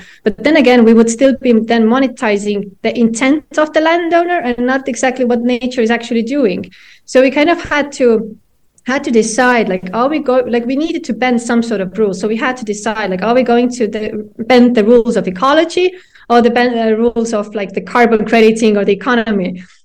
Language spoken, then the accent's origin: English; Estonia; So me and my co-founder, we come from Estonia.